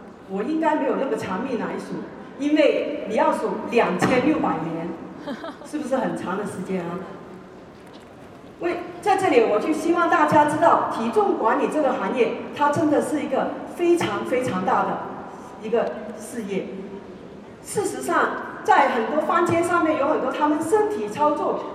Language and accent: Chinese; Toronto, Ontario, Canada; 我来自加拿大多伦多。